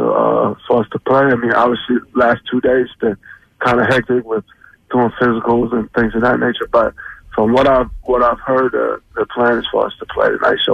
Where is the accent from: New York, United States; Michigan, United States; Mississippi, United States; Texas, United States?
New York, United States; obviously I'm an East Coast kid. I'm from New York.